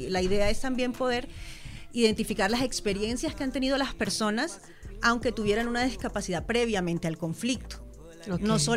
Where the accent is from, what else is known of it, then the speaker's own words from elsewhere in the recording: Colombia; como colombianos y colombianas hemos respondido con violencia a las diferencias